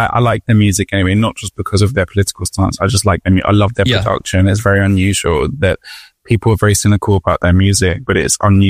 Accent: London, United Kingdom; I mean, I grew up in Southeast London, but I grew up with lots of Irish people because my family

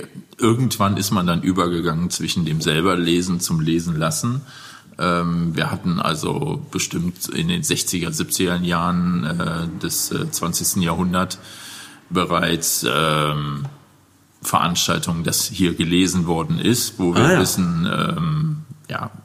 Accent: Cologne, North Rhine-Westphalia, Germany; Ich komme ja aus Köln

